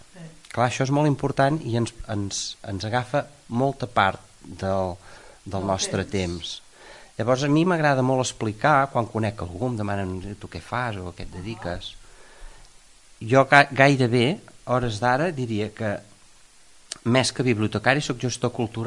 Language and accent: Catalan; Puig-reig, Catalonia, Spain; jo vaig treballar 10 anys a Porreig, que és on visc, que és el meu poble